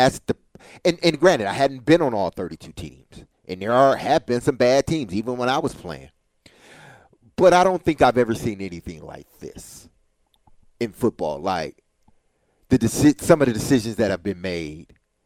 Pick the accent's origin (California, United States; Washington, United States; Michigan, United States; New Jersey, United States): Michigan, United States; Detroit; listen, I lived in Detroit, grew up, born and raised in Detroit.